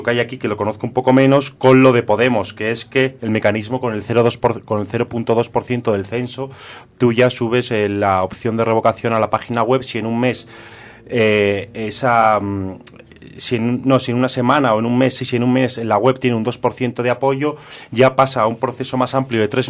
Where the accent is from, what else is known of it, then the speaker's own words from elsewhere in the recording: Spain; Los dos somos de la Ribera del Ebro, Juan y yo de Tudela y Zaragoza